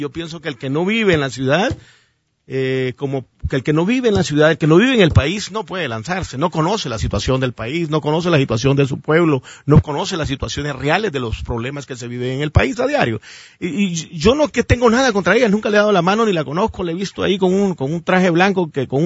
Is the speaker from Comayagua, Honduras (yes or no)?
no; Intibucá, Honduras; born there; now in Tegucigalpa, Honduras; porque yo nací en Intibucá, pero yo les dije claramente, yo no vivo aquí. Yo vivo en Tegucigalpa